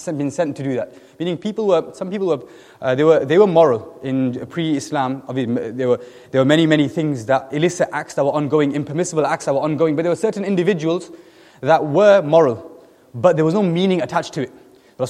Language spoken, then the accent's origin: English; Preston, North West England, United Kingdom; where I'm from Preston.